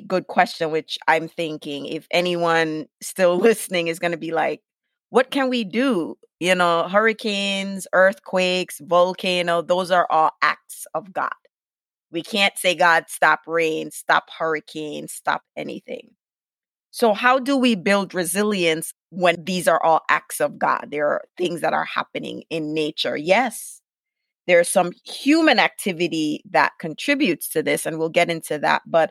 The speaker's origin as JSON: {"language": "English", "country": "Jamaica", "tie": "born or raised there", "said": "So one of the things that I know from growing up in Jamaica"}